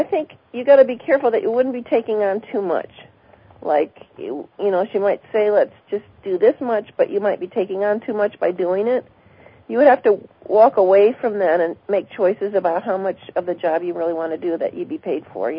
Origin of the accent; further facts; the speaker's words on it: Indiana, United States; Say hi to Indiana for me. That's my home state.